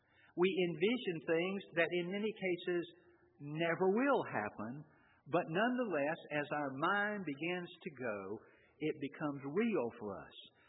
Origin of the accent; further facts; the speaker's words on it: Georgia, United States; growing up in Georgia, we were taught a healthy regard for snakes